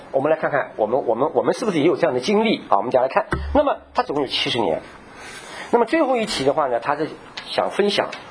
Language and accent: Chinese; China